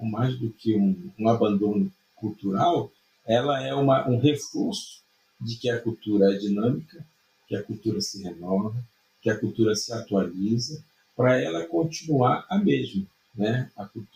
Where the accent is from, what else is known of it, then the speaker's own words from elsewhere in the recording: Brazil; somos o único país desses que foram colonizados por Portugal que não fala com sotaque português, né? Nós falamos com um sotaque totalmente original